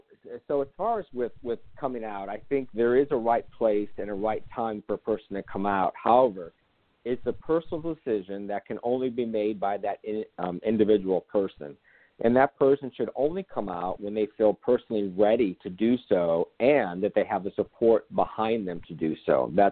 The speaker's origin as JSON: {"language": "English", "region": "Nebraska", "country": "United States", "tie": "born or raised there", "said": "So, you know, that's when I was young, I was born and raised in Nebraska."}